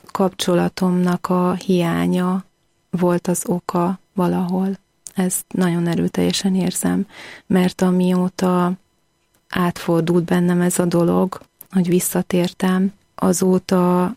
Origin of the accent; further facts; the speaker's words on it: Miskolc, Borsod-Abaúj-Zemplén, Hungary; moved away as an adult; now in Budapest, Hungary; Én Miskolcról származom egyébként, és 20 éves koromban felkerültem Budapestre